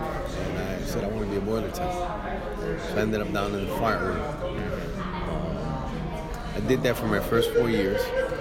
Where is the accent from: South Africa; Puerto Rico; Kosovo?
Puerto Rico; Rio Piedras; I was born in January 9, 1969, in Rio Piedras, Puerto Rico.